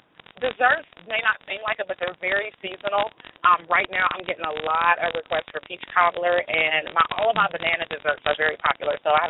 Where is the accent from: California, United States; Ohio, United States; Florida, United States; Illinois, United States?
Ohio, United States; Youngstown; also born or lived in Columbus, Ohio; recently moved back to Youngstown, Ohio, my hometown from Columbus, Ohio, where I've been most of my adult life.